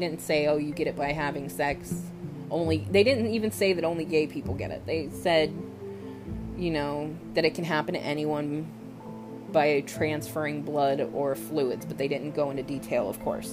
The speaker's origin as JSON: {"language": "English", "town": "Austin", "region": "Texas", "country": "United States", "said": "I'm from Austin, or the Austin area."}